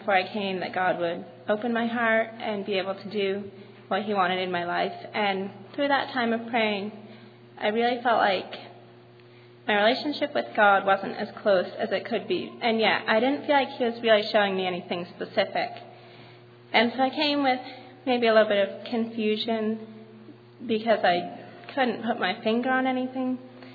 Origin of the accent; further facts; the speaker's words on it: North Carolina, United States; I'm from North Carolina.